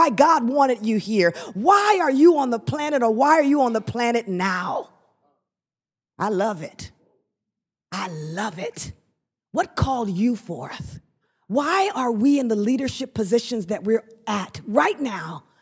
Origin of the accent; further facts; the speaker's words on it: Ghana; Yes, I'm from Ghana.